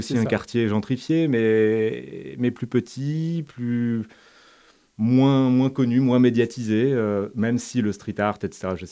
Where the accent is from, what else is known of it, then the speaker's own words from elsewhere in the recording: Brittany, France; now in Montpellier, France; Alors, je suis breton, donc forcément la mer m'attire.